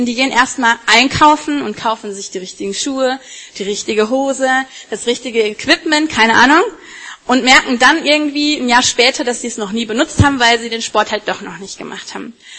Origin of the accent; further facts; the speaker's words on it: Wuppertal, North Rhine-Westphalia, Germany; ich meine, wir kommen aus Wuppertal